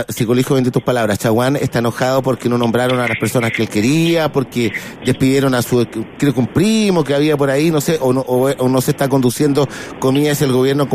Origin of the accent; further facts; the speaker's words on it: Chile; Un tema que nos importa a todos como chilenos